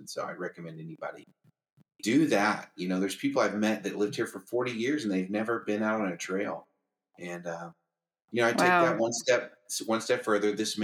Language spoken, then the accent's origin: English; Florida, United States; also born or lived in Georgia / Tennessee; So I was born in Tallahassee, grew up in Florida, and then Georgia and Tennessee.